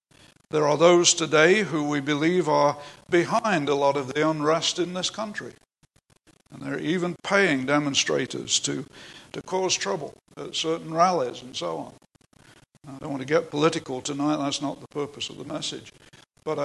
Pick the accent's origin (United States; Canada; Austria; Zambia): Canada; You know, I'm from Canada